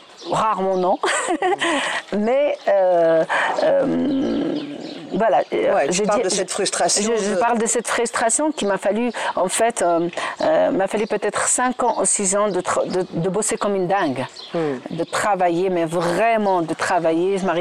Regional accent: Morocco; French is a second language; now in France; Quand tu arrives en tant que Marocaine, même si j'étais enseignante de français, il y a plusieurs choses qui te manquent pour affiner ta langue.

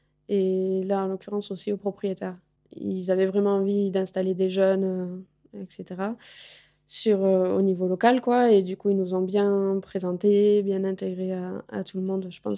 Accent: Occitanie, France; je viens du sud-ouest, du Gers. Et voilà, donc mon parcours m'a amenée dans la Loire et à m'installer ici comme agricultrice éleveuse de brebis. Et j'ai 30 ans, 31.

